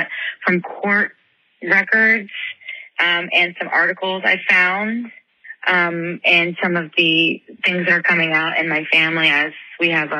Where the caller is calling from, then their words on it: Ohio, United States; from Ohio.